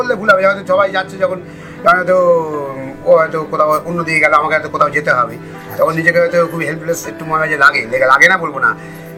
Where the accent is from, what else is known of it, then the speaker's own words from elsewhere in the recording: Narendrapur, West Bengal, India; যেহেতু আমরা নরেন্দ্রপুরে মানুষ হয়েছি